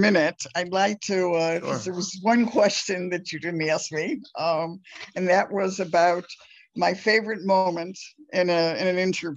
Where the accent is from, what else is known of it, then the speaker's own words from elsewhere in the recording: St. Louis, Missouri, United States; I'm coming originally from St. Louis. And St. Louis is a Jewish community that had very few survivors.